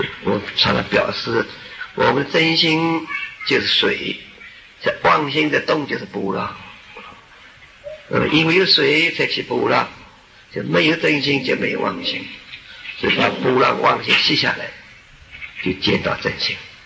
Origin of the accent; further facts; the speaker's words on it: China; 像我们中国人说，哎呀，成千上万哦